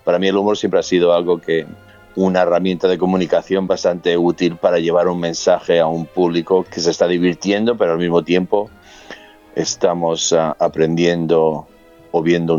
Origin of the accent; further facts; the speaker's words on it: Spain; me crié en España durante la dictadura de Franco